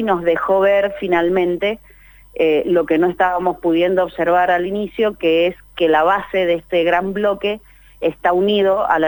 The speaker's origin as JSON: {"language": "Spanish", "region": "Mendoza", "country": "Argentina", "lives_now": "Buenos Aires, Argentina", "said": "Nosotros somos, sí, con la administradora general somos mendocinas, ahora instaladas en Buenos Aires"}